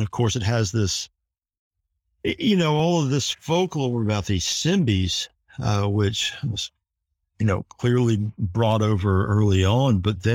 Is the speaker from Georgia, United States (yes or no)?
no; North Carolina, United States; of course, I grew up in North Carolina and remembered hearing different mermaid stories along the Outer Banks